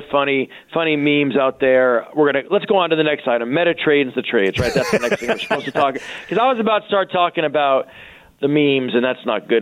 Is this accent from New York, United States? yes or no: yes; New York, United States; I my mom's from New Orleans, but I grew up in New York, and Knicks haven't been good since the 80s.